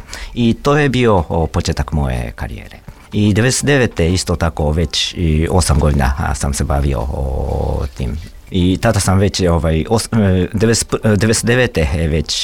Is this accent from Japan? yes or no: yes; Japan; Serbian is a second language; now in Belgrade, Serbia; Zbog toga što sam Japanac